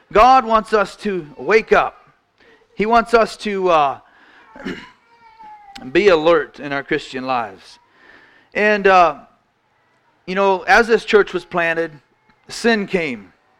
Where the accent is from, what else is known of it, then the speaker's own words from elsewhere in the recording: Indiana, United States; I'm from Indiana. I live 6 miles from the Ohio line, but I'm hours from here.